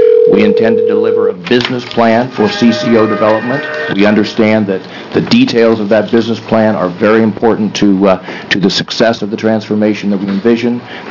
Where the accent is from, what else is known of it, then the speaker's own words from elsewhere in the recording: Portland, Oregon, United States; For the record … I'm Chair of the Oregon Health Policy Board. I'm from Portland.